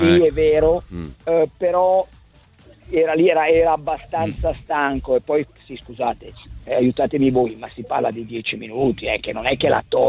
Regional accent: Naples, Campania, Italy; credetemi, non sono un napoletano tipico

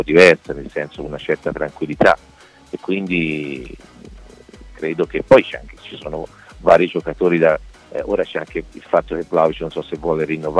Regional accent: Florence, Tuscany, Italy; lo sappiamo noi che siamo di Firenze

